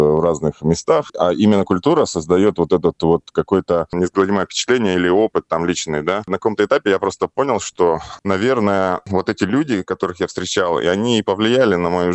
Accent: Sakha Republic, Russia; Именно, видимо, потому что я из Якутии, путешествия в какие-то дальние страны для меня всегда была тайна такой за семи печатями.

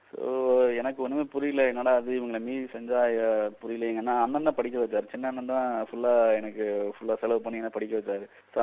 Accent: Kumbakonam, Tamil Nadu, India; என்னுடைய சொந்த ஊர் கும்பகோணம். அங்கதான் என்னுடைய வாழ்க்கை நடைமுறைகள் வந்து கிட்டத்தட்ட ஒரு 2001 வரைக்கும் அங்கதான் போனுச்சு.

